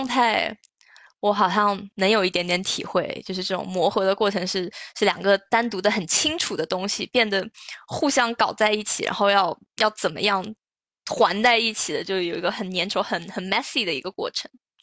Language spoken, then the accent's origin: Chinese; Shanghai, China; 我是上海长大的，然后我队友是天津长大的